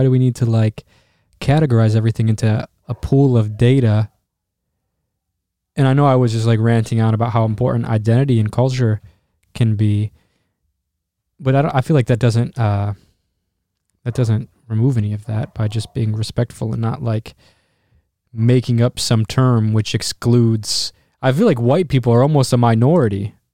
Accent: Detroit, Michigan, United States; because I grew up in Detroit, and we have a very interesting demographic of people here.

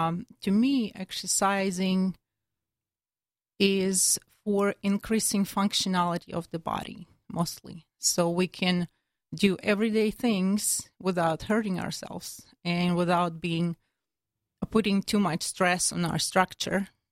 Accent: Russia; English is a second language; now in Plano, United States; I'm originally from Russia. I immigrated in 2008 or 2007

